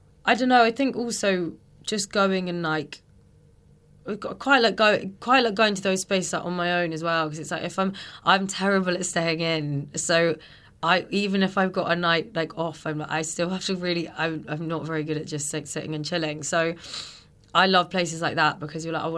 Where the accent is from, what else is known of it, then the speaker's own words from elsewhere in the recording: South West England, United Kingdom; I'm from the countryside, so I'm from Wiltshire.